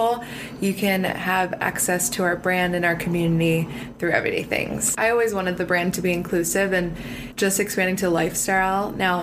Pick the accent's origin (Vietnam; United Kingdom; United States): United States; Pennsylvania; I'm not from LA. I'm from Pennsylvania.